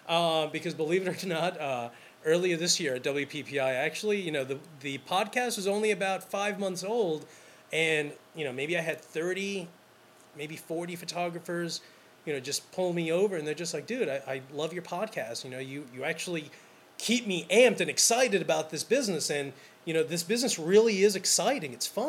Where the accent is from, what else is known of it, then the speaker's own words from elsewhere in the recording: New York City, New York, United States; I'm from New York City. That's my backyard, you know.